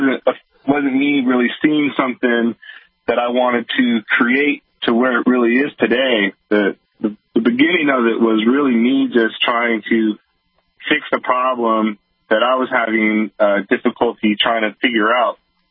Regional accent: San Francisco, California, United States; born or raised there

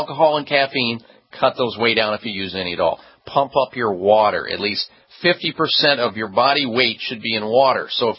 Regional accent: Midwest, United States; Growing up in the Midwest, we ate meat 3 times a day.

